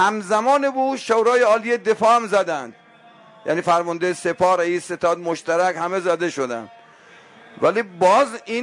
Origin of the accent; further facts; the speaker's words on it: Iran; پرسیدن اهل کجایی، گفتم که من اهل ایرانم، تا گفتم اهل ایرانم